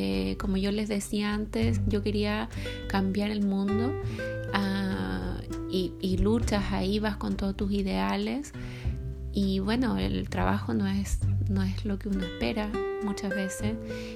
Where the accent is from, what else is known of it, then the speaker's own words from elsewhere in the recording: Punta Arenas, Magallanes, Chile; nací en el sur, bien en el sur. Más específicamente, nací en Punta Arenas. Así es que sí, soy chumanga.